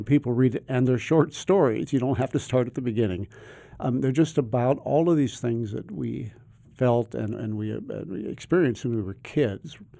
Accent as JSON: {"language": "English", "region": "Nebraska", "country": "United States", "tie": "born or raised there", "said": "And I tell you what, growing up in Nebraska, a lot of it was, \"I'm bored, Mom. What is there to do?\""}